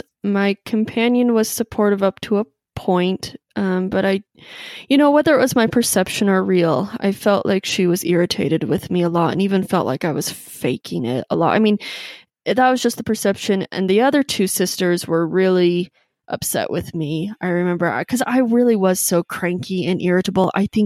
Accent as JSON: {"language": "English", "town": "Coeur d'Alene", "region": "Idaho", "country": "United States", "said": "I'm from Coeur d'Alene, Idaho, so I was in the Spokane airport."}